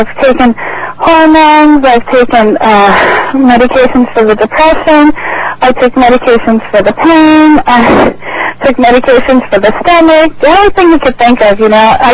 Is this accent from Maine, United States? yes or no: no; Costa Mesa, California, United States; Well, I'm from Costa Mesa, California, and I used to work in offices